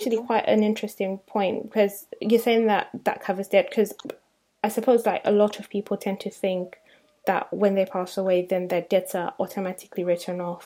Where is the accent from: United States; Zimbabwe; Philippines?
Zimbabwe; I'm from Africa, I'm originally from Zimbabwe, which is in Africa